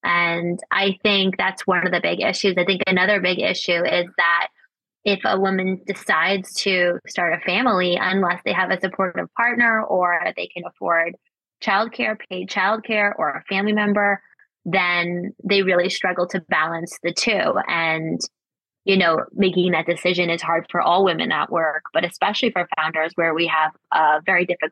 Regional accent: New York City, New York, United States; So very early on, I left home. I'm from New York City.

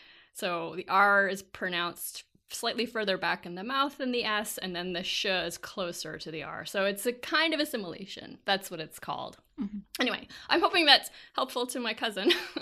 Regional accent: Liverpool, North West England, United Kingdom; I'm from Liverpool. This is certainly true there and through the rest of Northwest England.

